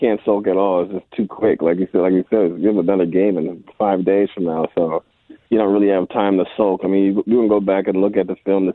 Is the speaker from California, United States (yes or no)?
yes; San Bernardino, California, United States; I was from San Bernardino, so I had some family come travel up and come see me.